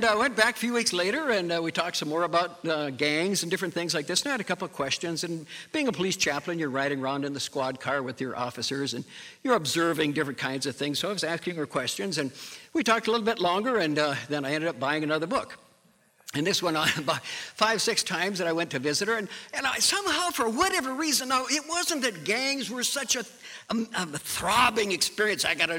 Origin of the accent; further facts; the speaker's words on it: North Dakota, United States; I am from a foreign country, as I mentioned in the first service. I'm from North Dakota. It's way yonder.